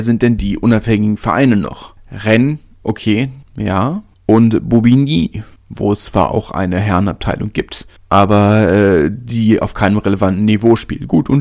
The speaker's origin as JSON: {"language": "German", "region": "Berlin", "country": "Germany", "said": "ich komme ja aus Südberlin, ne?"}